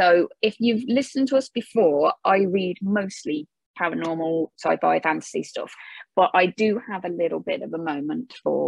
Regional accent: United Kingdom; I'm very British in my acceptance of compliments

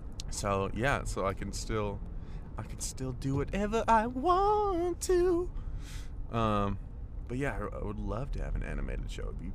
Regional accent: Australia; accent: Australian; the problem with my Australian accent is that I kind of go with a bit of a stereotypical one

